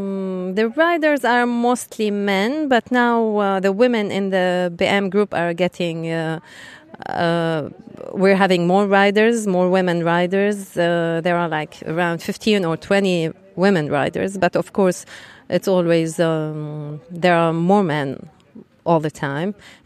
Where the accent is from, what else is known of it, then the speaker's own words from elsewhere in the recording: Beirut, Beirut Governorate, Lebanon; I'm from Lebanon, Beirut.